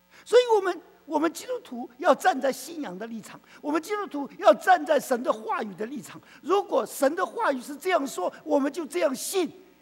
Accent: China; 我们关心我们的国家，因为我们是中国人，我们当然关心中国的崛起。

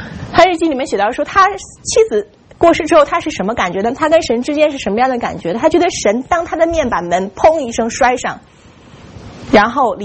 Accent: China; 我们中国人有一句话叫节哀啊，

